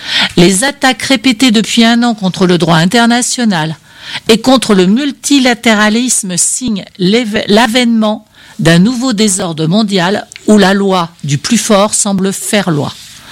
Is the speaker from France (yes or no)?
yes; France; accent: French; Bah, j'ai un accent français, comme ça, c'est pour que les gens ils comprennent plus facilement mon anglais.